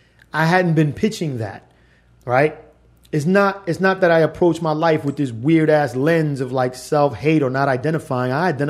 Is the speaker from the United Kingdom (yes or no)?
no; The Bronx, New York, United States; also born or lived in Miami / Philadelphia; I'm Cuban, I'm Dominican, I'm from the Bronx. I spent a lot of time in Miami and Philly around Puerto Ricans, black folk, Colombians